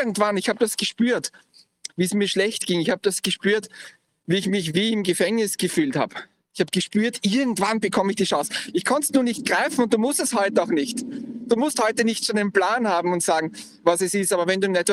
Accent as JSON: {"language": "German", "region": "Vienna", "country": "Austria", "tie": "born there", "said": "Ich bin ja ein geborener Wiener und ich habe Wien besucht."}